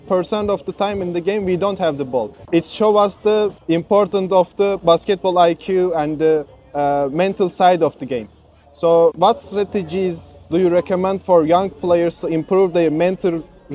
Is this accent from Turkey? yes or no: yes; Turkey; I'm from Turkey, so they are too familiar for me.